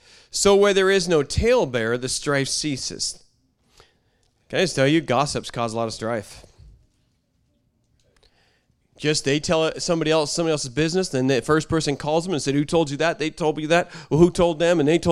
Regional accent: Ireland; Well, I'm Irish. We're just always angry.

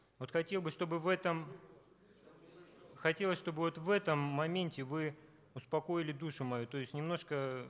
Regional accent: Siberia, Russia; Я из Сибири

